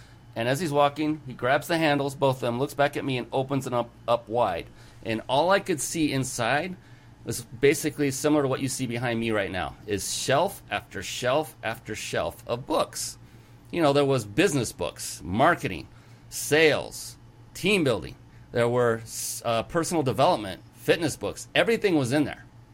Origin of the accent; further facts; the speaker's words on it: West Coast, United States; He actually flew me out back east. I'm from the West Coast.